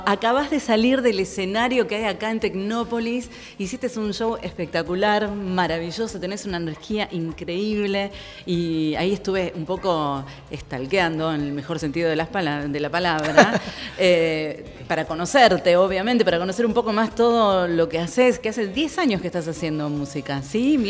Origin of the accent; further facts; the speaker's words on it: Buenos Aires, Argentina; Ves, soy muy porteña yo.